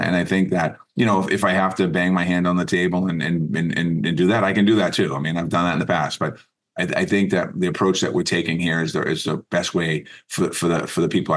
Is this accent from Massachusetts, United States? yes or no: yes; Boston, Massachusetts, United States; growing up in Boston as a kid, you know, we didn't have Stadium Series.